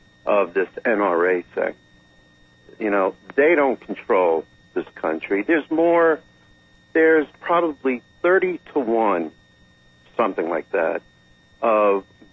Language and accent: English; New York, United States; from my birth till right now, I haven't heard one reason ever in my life growing up in New York why somebody would have a gun in their home.